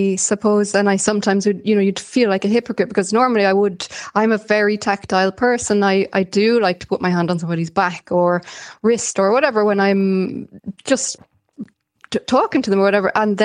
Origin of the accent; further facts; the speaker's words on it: Ethiopia; even between men, physical affection is a normal sight on Ethiopian streets.